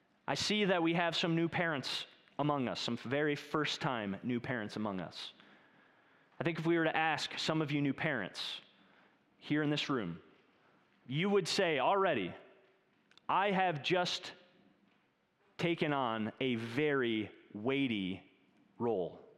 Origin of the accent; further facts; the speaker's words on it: Midwest, United States; I was a boy from the Midwest, and I moved to the South.